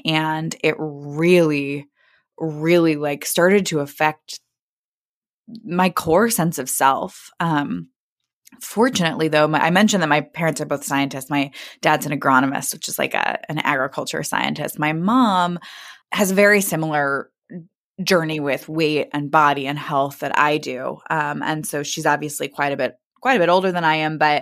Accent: Kansas City, Missouri, United States; now in Brooklyn, United States; I grew up in Kansas City, Missouri. My parents are both scientists, and I live in Brooklyn with my husband

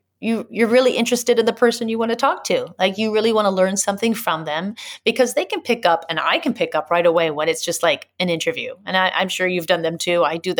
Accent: United States; I said, oh, I'm from the United States. I said, but I love being in China.

